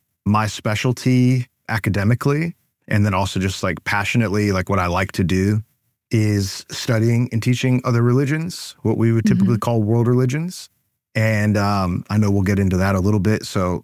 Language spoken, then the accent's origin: English; Wheaton, Illinois, United States; I grew up in Wheaton, Illinois, which is about an hour outside of Chicago.